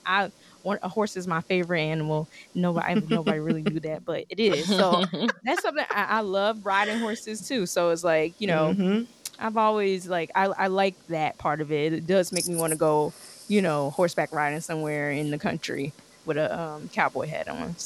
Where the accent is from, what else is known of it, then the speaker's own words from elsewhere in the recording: Texas, United States; As a Texan, I didn't grow up with country music